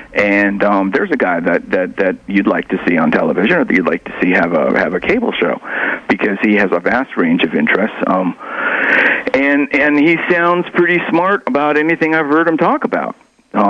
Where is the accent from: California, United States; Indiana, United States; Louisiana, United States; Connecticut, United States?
California, United States; Well, I'm from California, and while the rest of the U.S. thinks we're pretty weird, we have never heard of a place where drugs and or money regularly rain from the skies.